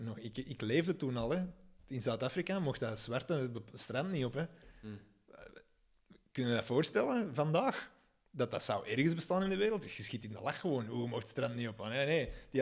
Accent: Kalmthout, Antwerp, Belgium; Ik ben opgegroeid in Kalmthout.

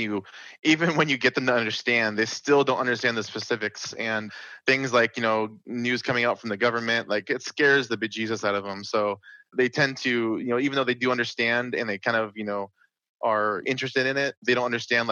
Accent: Washington, United States; But so basically, yeah, no, I'm from Washington State, you know, born up in the Pacific Northwest.

